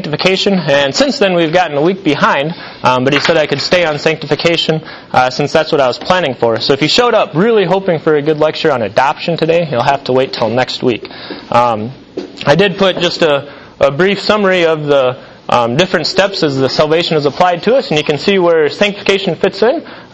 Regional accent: Missouri, United States; Even though we're from Missouri, we were rooting for the Cowboys

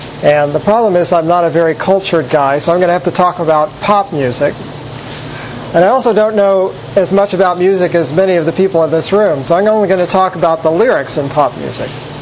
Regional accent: Southern United States, United States; Now, I grew up in the Bible Belt

